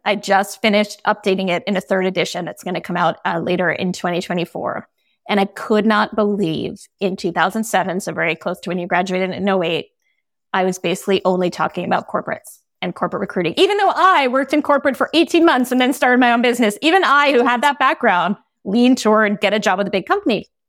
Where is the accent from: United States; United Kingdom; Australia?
United States; East Coast; I remember in the 80s, I grew up on the East Coast.